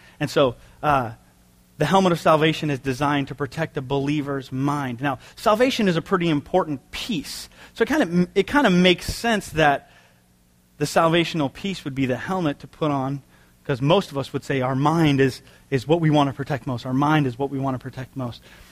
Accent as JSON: {"language": "English", "town": "San Jose", "region": "California", "country": "United States", "tie": "born or raised there", "said": "I grew up in San Jose now, and there's hills in San Jose."}